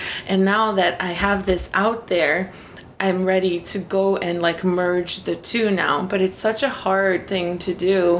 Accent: Madagascar; So since I'm from Madagascar, and I haven't released a new record over there in a little while

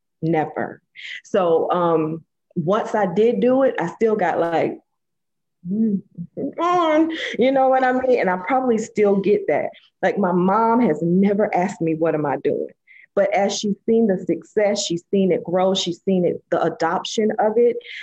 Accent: Florida, United States; now in Atlanta, United States; I'm from Florida, but I'm in Atlanta.

